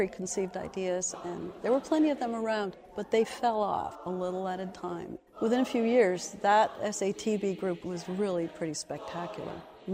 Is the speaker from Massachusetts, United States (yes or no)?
yes; Boston, Massachusetts, United States; Since I was from Boston, I was planning to stay with my parents